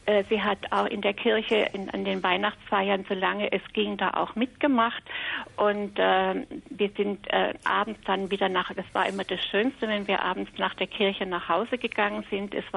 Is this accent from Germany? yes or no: no; Wrocław, Lower Silesian Voivodeship, Poland; moved away; Ich bin in Breslau aufgewachsen.